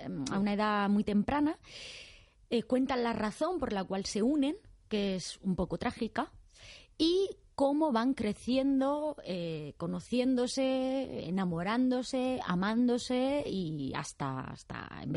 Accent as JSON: {"language": "Spanish", "country": "Italy", "said": "soy italiana."}